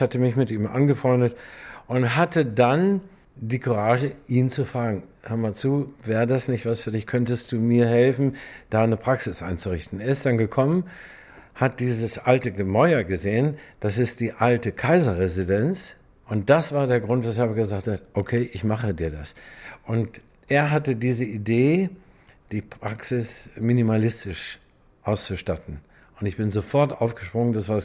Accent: Leerhave, Lower Saxony, Germany; Ja, ich wurde im Jahr 1942 in Leerhave geboren, einem kleinen Dorf in Ostfriesland, und habe dort 20 Jahre gelebt, bin dort aufgewachsen mit Natur, mit Kultur, mit einer wunderbaren Familie zusammen mit Brüdern

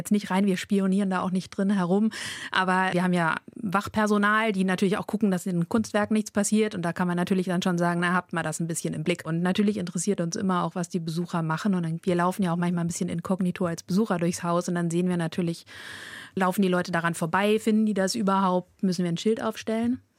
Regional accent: Heidelberg, Baden-Württemberg, Germany; born there; moved away as an adult; also born or lived in Göttingen; now in Bremen, Germany; Nein, ich bin keine Bremerin. Ich komme gebürtig aus dem Süden, aus Heidelberg. Bin immer weiter in den Norden gewandert, über Göttingen ganz lange, nach Bremen. Und bin jetzt schon 15 Jahre hier.

